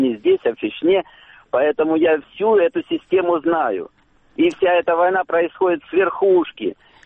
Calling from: Luhansk Oblast, Ukraine; с Луганщины.

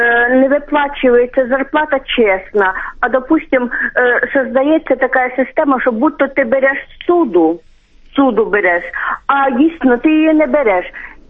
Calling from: Dzhankoi, Crimea, Ukraine; Я із Кримагород Жанкой.

